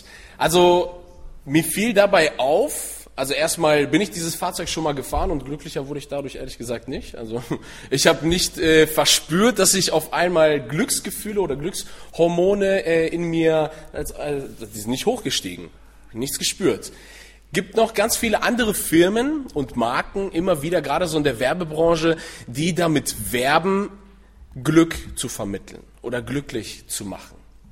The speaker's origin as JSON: {"language": "German", "town": "Sehnde", "region": "Lower Saxony", "country": "Germany", "said": "ich komme aus Sehnde."}